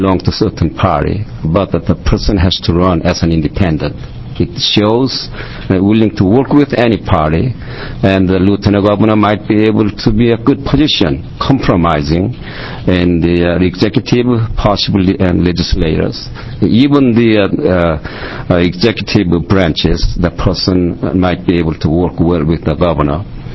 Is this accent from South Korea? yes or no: yes; South Korea; So especially since I'm from Korea, when the Korean delegation high officials coming over here